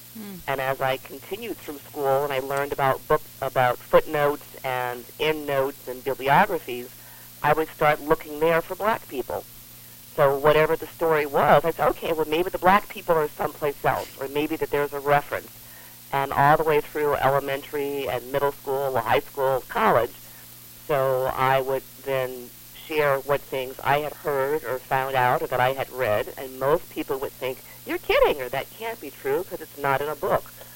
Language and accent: English; Detroit, Michigan, United States; Now, as a woman of African descent myself, I was born and I grew up in Detroit, Michigan